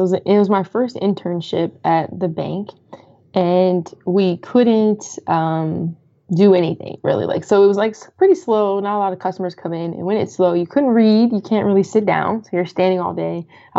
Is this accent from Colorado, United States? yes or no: yes; Colorado Springs, Colorado, United States; I'm originally from Colorado. So that was in Colorado Springs, where I'm from. And then when I moved to the DMV area, they call it the DC, Maryland, Virginia area, DMV